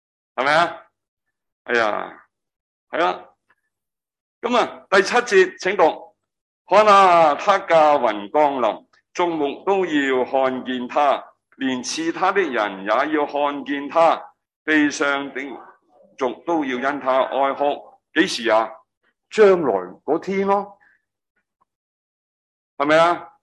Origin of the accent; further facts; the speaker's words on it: Hong Kong; 我系香港土生土长嘅